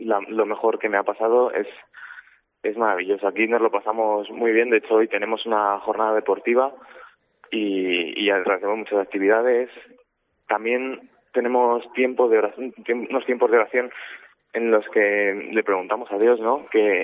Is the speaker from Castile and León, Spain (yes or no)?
yes; San Boal, Castile and León, Spain; Pues yo viví toda mi infancia en San Boal.